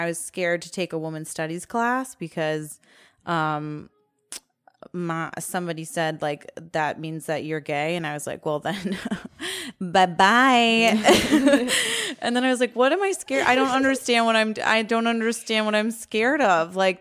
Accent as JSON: {"language": "English", "region": "Virginia", "country": "United States", "tie": "born or raised there", "said": "I grew up in Virginia, and I was one of six Jews in my high school. Everyone that I grew up with was Republican Catholic."}